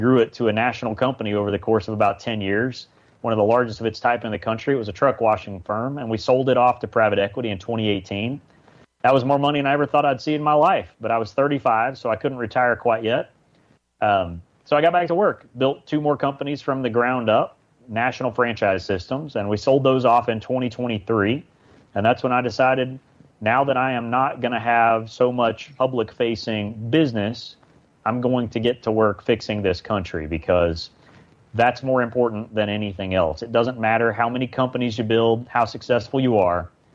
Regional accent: Florida, United States; You know, I grew up in North Florida, like you said, and it's more cows than people in much of North Florida. It's not all beaches and palm trees up there.

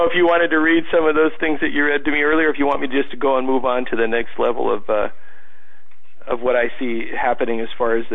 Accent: Ireland; Me being Irish, you know, I don't have to tell many of you that the piper was one of the most feared parts of any any Celtic army, man.

